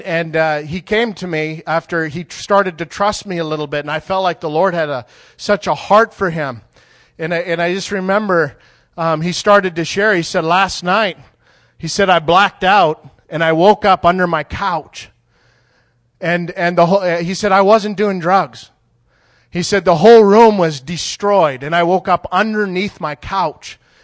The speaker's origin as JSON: {"language": "English", "country": "Canada", "said": "I'm a Canadian farm boy"}